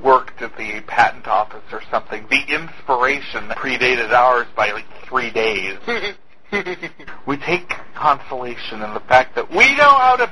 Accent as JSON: {"language": "English", "region": "North Dakota", "country": "United States", "said": "I am from North Dakota."}